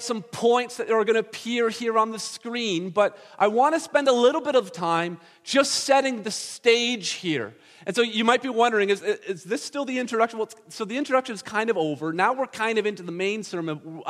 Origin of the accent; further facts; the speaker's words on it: Brampton, Ontario, Canada; I can do that because I'm from Brampton